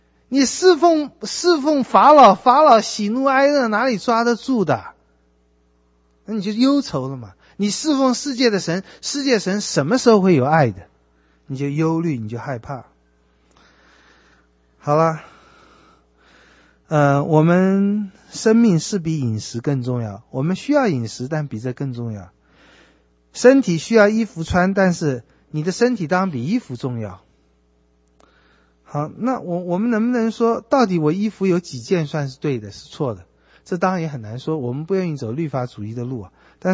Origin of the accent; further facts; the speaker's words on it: China; now in United States; 没关系啊，我们中国人省吃俭用，过一阵就还了